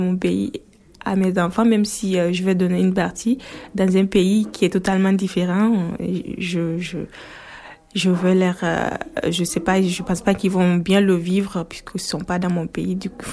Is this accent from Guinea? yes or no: yes; Guinea; now in France; Je viens de la Guinée, Conakry. C'est de l'Afrique de l'Ouest. Et j'ai 24 ans.